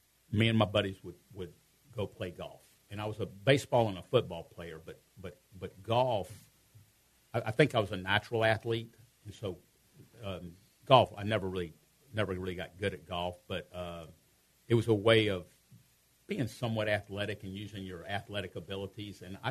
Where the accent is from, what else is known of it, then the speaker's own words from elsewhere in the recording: Houston, Texas, United States; Well, when I was growing up, you know, I'll be 65 in December. And when I was growing up, Houston was really basically a small town.